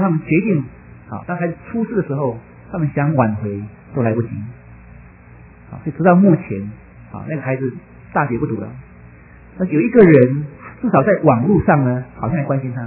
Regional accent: China; now in United States; 那我们从国内出来的很多弟兄姐妹们，我们很难得到了美国

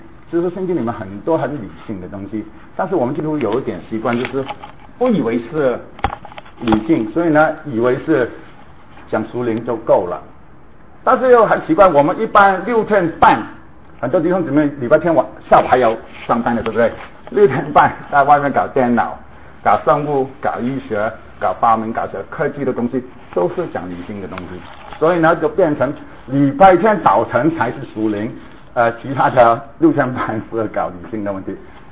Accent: Guangdong, China; accent: Cantonese; 因为我的广东口音太重，

